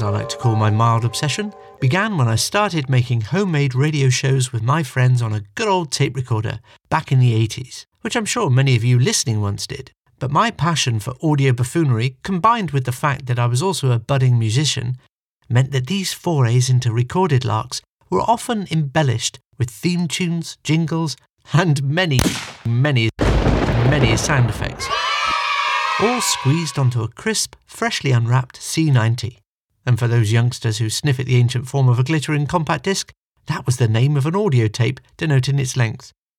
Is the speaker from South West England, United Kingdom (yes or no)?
yes; Bristol, South West England, United Kingdom; accent: Bristolian; I was told, believe it or not, that my Bristolian accent was holding me back. It was different times then, my babber.